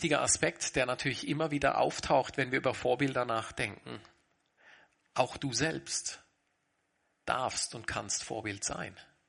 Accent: Switzerland; Ja, ich bin auch Schweizer, aber ich habe gelernt, in der Schweiz redet man nicht über Geld.

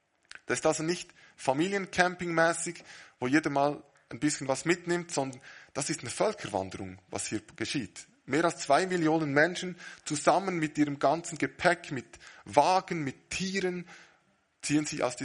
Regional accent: Bern, Switzerland; Als Berner klingt das manchmal ein bisschen komisch

